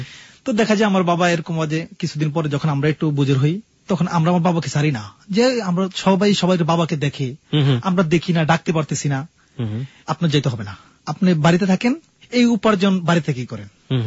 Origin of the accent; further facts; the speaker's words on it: Bhola, Barisal Division, Bangladesh; আমার গ্রামের বাড়ি ভোলা, বরিশাল।